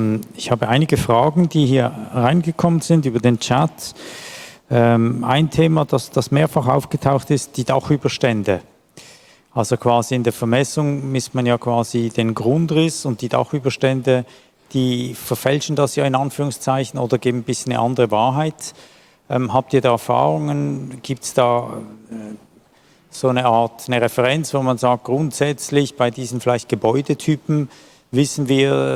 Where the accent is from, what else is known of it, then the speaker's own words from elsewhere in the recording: Switzerland; accent: Swiss German; Mein Schweizer Dialekt vielleicht.